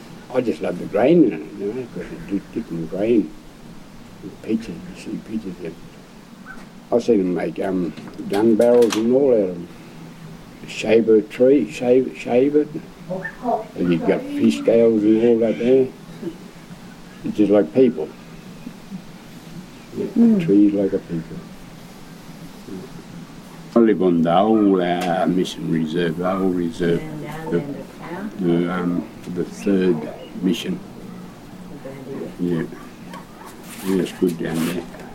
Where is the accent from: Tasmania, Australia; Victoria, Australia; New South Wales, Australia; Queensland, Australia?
New South Wales, Australia; Balladoran; I grew up in Balladoran, another mission on the other side of Gilgandra there, and that's where I spent my young years there